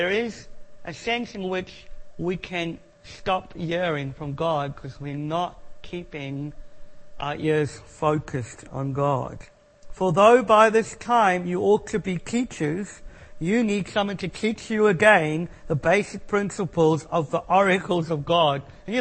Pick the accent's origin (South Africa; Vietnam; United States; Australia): South Africa; I'm South African and I'm quite rude.